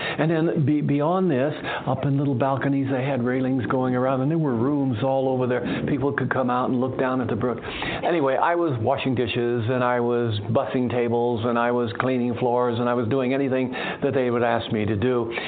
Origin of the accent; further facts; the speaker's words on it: California, United States; I born and raised in California.